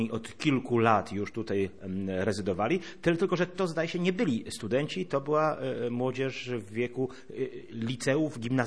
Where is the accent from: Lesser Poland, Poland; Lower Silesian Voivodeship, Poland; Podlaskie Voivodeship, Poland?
Podlaskie Voivodeship, Poland; A ja jestem z Podlasia.